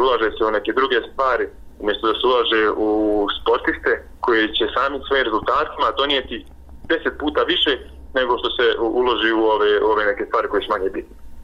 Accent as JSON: {"language": "Bosnian", "country": "Bosnia & Herzegovina", "said": "Najveći ovdje problem kod nas u Bosni i Hercegovini"}